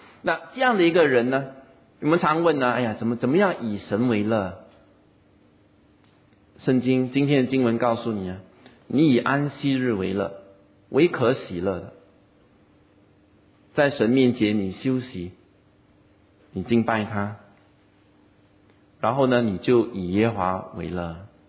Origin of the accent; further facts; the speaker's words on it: Singapore; 2015年一个政府单位的一个调查就说到我们新加坡人有多忙啊